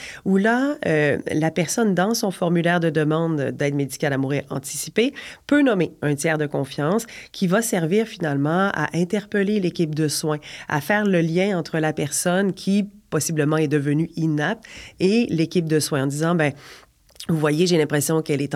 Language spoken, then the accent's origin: French; Quebec, Canada; mais c'est la première fois qu'on parle chez nous au Québec, dans les lois, d'un tiers de confiance.